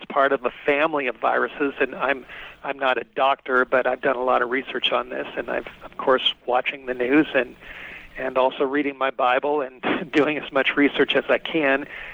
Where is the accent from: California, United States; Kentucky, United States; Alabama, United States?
California, United States; The state of California just issued a state of emergency, and that's my home state